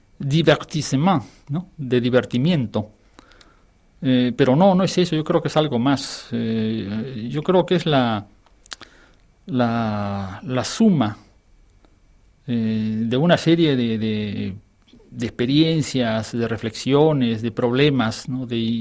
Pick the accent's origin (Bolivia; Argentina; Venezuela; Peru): Peru; Es falso, yo no soy apátrida. Yo soy peruano y peruanísimo.